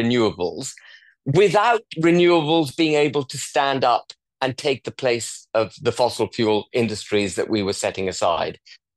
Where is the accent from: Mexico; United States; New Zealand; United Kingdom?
United Kingdom; We're British, and therefore we don't think these things through the way we should.